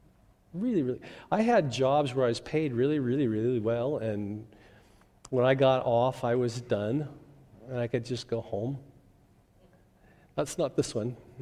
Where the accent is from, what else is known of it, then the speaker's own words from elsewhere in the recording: Oregon, United States; You know, where I grew up on the Oregon coast, you were a man, if you slept with a girl, you got in a fight and you got drunk.